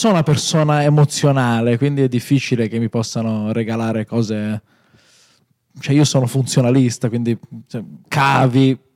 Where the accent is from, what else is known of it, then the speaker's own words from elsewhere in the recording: Campania, Italy; Io sono campano come Antonio.